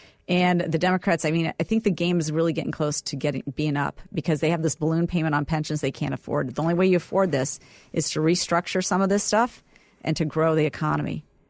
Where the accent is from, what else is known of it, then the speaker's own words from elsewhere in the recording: Vermillion, South Dakota, United States; her childhood in my hometown of Vermilion, South Dakota.